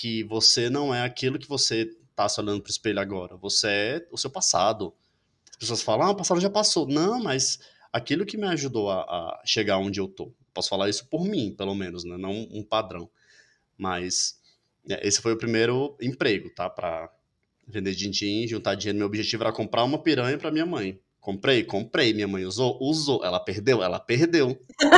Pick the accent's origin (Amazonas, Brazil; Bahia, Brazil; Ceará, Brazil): Ceará, Brazil; Maracanaú; Então, eu sou de Maracanaú, só para localizar você. Tem Fortaleza, que é a capital, sei lá, uns 15 quilômetros tem Maracanaú